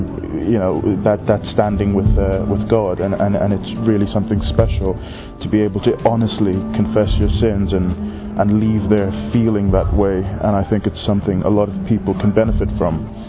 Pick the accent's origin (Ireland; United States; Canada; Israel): Ireland; I'm 21 and I'm from Ireland.